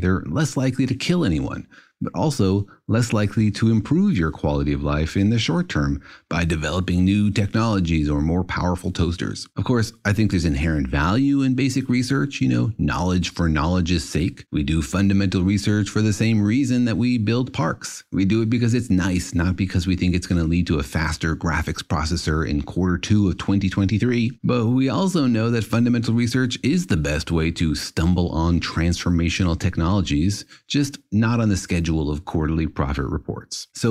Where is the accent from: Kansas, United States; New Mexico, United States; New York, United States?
New Mexico, United States; Los Alamos; It was probably because I grew up in Los Alamos, New Mexico, home of the atomic bomb and secret plutonium facilities.